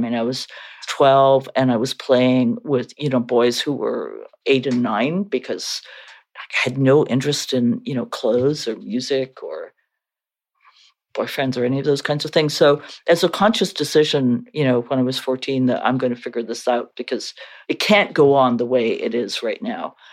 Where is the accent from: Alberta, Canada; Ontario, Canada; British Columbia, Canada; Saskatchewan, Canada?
Alberta, Canada; Edmonton; accent: Scottish; also born or lived in Scotland; we moved from Edinburgh, Scotland to Edmonton, Alberta. I was born in Canada, but we moved to Scotland when I was four. And when I came back, it was really, really difficult culture shock because I was going from a girls' school to a co-ed school, and I had a very strong Scottish accent.